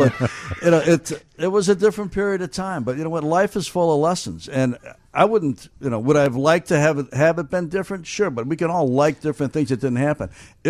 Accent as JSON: {"language": "English", "town": "Chicago", "region": "Illinois", "country": "United States", "said": "Didn't know I was from Chicago."}